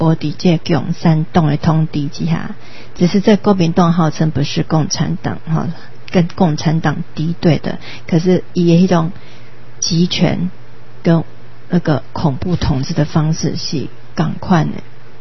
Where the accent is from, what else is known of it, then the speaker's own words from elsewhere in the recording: Taiwan; 那这个电影非常值得我们台湾人去了解去看。